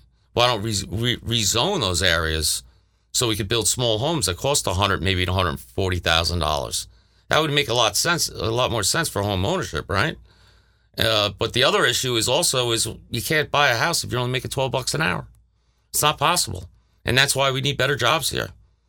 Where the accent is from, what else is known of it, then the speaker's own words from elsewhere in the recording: Long Island, New York, United States; I mean, considering that I'm from Long Island, I'm used to more thriving towns or more thriving cities. Well, New York City, of course, but I was not a New York City guy.